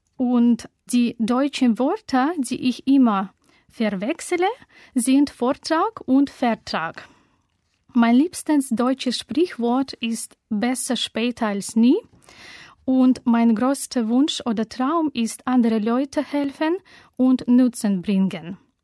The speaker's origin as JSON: {"language": "German", "region": "Moscow", "country": "Russia", "tie": "born or raised there", "second_language": "German", "moved": "as an adult", "lives_now": "Germany", "said": "stamme aus Russland, aus Moskau. Ich bin in 1979 in Moskau geboren und dort an der Universität studiert."}